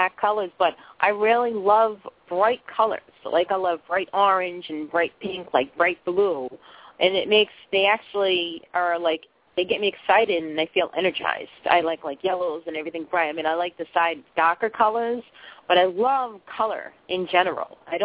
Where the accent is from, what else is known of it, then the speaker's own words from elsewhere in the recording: Boston, Massachusetts, United States; now in Maine, United States; I'm originally from Boston, but I moved up to Maine